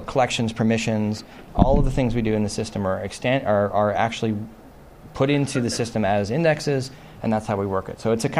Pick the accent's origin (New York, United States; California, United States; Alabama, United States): New York, United States; I'm from New York, there are buildings in New York City where you can find where the electricity generation plant was.